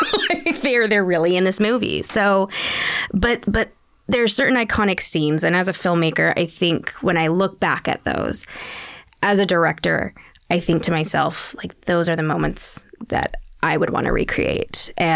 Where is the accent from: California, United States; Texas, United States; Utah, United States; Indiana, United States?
Utah, United States; Park City; I grew up where I grew up in Park City, Utah. It's just kids, money overflowing.